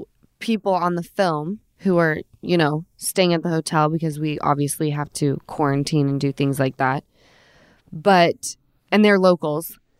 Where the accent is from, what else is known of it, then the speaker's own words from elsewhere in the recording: Utah, United States; I'm from Utah. I don't know much about hurricanes.